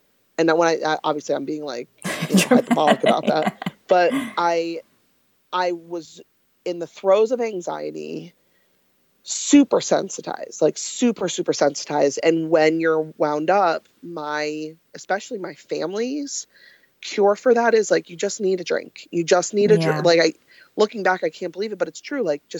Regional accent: New York, United States; I'm Irish Catholic, I'm from upstate New York, just what we do.

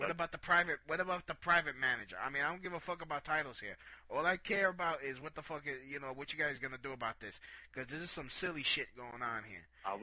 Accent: Brooklyn, New York, United States; You can't be doing this to no Puerto Ricans. We're Puerto Ricans from Brooklyn.

